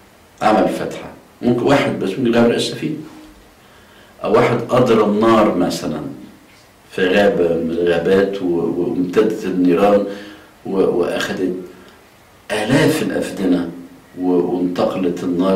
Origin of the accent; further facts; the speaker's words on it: Alexandria, Alexandria Governorate, Egypt; وبرضه كان في جماعة عندنا في اسكندرية